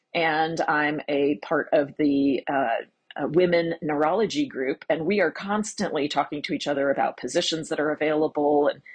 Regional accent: Maryland, United States; I was trying to get anywhere from my home state of Maryland down to North Carolina.

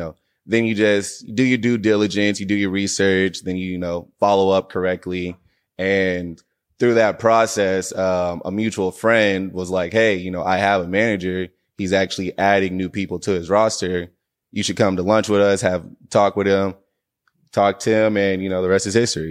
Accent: Arlington, Texas, United States; also born or lived in Michigan / Atlanta; I live in Arlington, Texas. Well, raised in Arlington, Texas.

